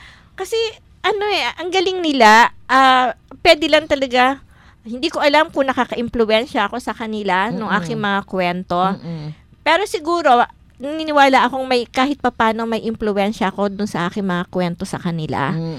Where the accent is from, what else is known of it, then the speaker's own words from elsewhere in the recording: Central Luzon, Philippines; Dun sa amin sa Nueva Ecija